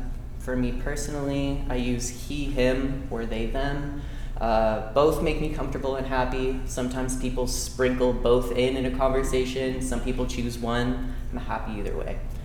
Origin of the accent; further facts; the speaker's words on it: Alberta, Canada; I grew up in Alberta, and I attended the Latin Mass, and I sang as a soprano in their choir in my teens and early university